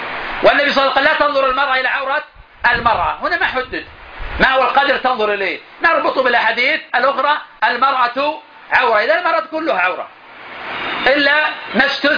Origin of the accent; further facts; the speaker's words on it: Najd, Saudi Arabia; بقايا من النساء الكبار عندنا في نجد